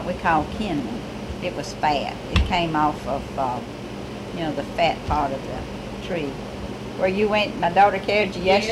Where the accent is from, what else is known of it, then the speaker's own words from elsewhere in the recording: United States; born there; Yes, I was born in Harrison County, I'm sure.